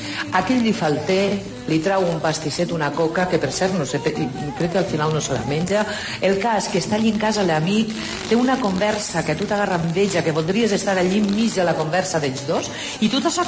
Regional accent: Valencian Community, Spain; això sí que ho som, els valencians

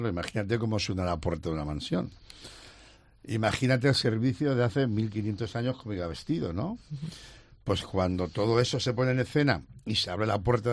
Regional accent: Alicante, Valencian Community, Spain; encantado de volver a mi tierra, Alicante.

